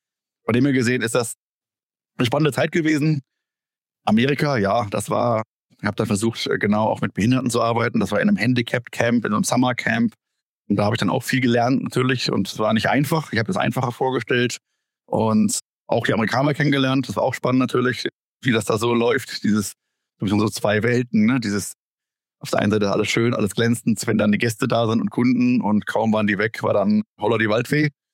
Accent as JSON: {"language": "German", "region": "North Rhine-Westphalia", "country": "Germany", "said": "Wo ich herkomme ursprünglich, aus Westfalen im Münsterland, da war ja oder ist noch ein bisschen die Möbelbranche sehr stark vertreten."}